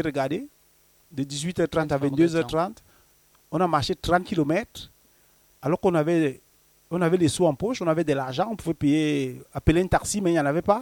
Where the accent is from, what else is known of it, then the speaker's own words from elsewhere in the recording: Cameroon; ça c'est un souvenir très très marquant par rapport à mon passage, mon enfance au Cameroun